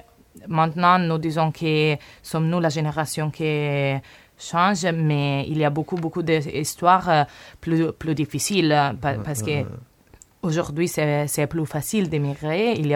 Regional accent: Castiglione della Pescaia, Tuscany, Italy; French is a second language; Je suis de Toscana, de la Maremma, qui c'est un castiglione della Pescaia

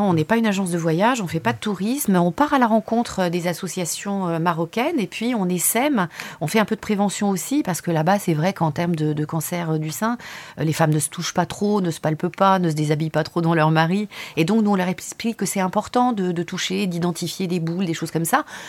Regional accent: France; born there; Je suis née en France, mais ma grand-mère était d'un petit village près de Bologne, en Italie, du Nord, donc.

